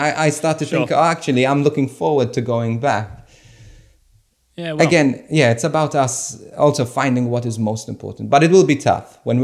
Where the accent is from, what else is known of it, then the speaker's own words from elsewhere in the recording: Malta; my background is that I came from Malta, from a small island in the middle of the Mediterranean Sea. And it's a Catholic country, 98% Catholic.